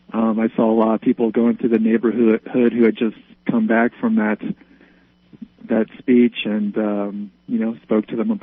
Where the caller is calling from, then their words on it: Denver, Colorado, United States; I'm calling from Denver.